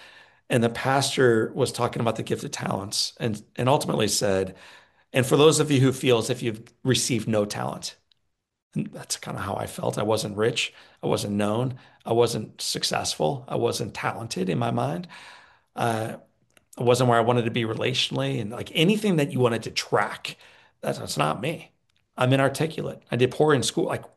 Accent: St. Louis, Missouri, United States; when I was a 9-year-old kid, I grew up in St. Louis, Missouri.

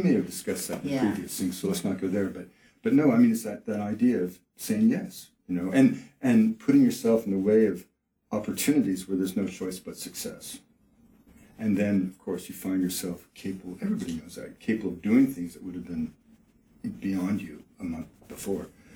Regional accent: Quebec, Canada; Okay, well, you know, I grew up in Quebec.

